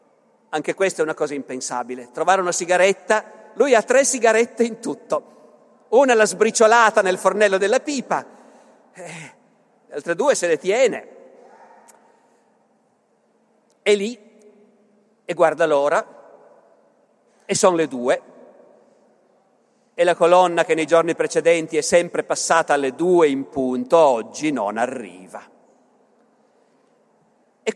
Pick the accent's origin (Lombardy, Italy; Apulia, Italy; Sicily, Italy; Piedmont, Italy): Piedmont, Italy; accent: Piedmontese; voi scuserete se col mio accento piemontese faccio queste battute